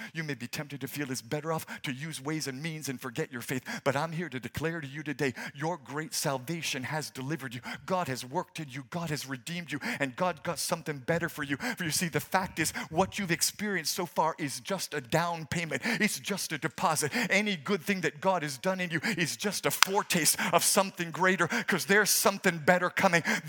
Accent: Nigeria; I'm a Nigerian. I'm from Nigeria.

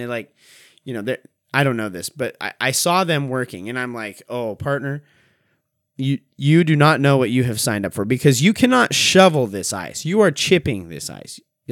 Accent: Montana, United States; now in Oregon, United States; Now, for those of you who are not from the area, I grew up in Montana, so like I know snow.

